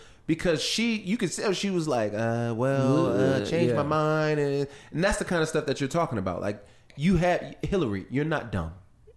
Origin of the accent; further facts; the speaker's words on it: California, United States; Growing up in California, and everybody here except for, never mind. So Don and I are not from the South.